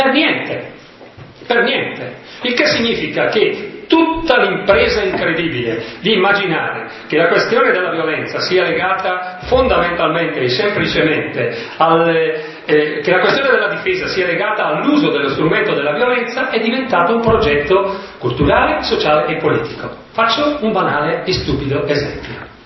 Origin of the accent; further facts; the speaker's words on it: Brescia, Lombardy, Italy; Dicevo prima, la mia terra, Brescia, l'Italia è al secondo posto nel mondo come produzione di armi leggere.